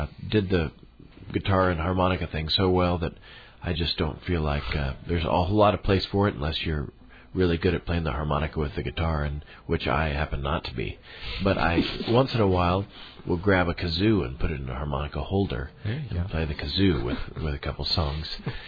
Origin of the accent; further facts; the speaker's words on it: Topeka, Kansas, United States; now in Hallsville, United States; Well, I'm from Topeka, Kansas originally, but I've lived here in Mid-Missouri for a good little while now, since about 01, I believe.